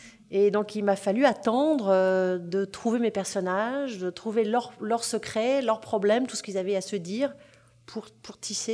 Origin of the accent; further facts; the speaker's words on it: Paris, Île-de-France, France; Mais c'est vrai que je suis parisienne